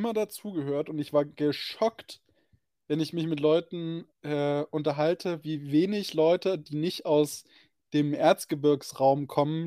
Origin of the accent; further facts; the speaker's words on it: East Germany, Germany; Ich darf das sagen, ich bin aus Ostdeutschland.